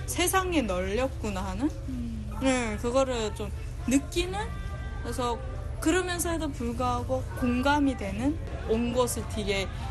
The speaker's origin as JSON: {"language": "Korean", "country": "North Korea", "moved": "yes", "lives_now": "United States", "said": "탈북자라서 뭐 전쟁을 겪어본 적은 없거든요."}